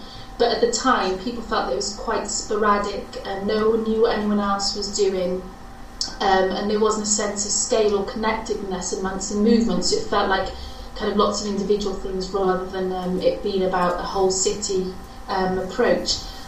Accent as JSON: {"language": "English", "town": "Cardiff", "region": "Wales", "country": "United Kingdom", "said": "I'm from Cardiff, which is in Wales, part of the UK."}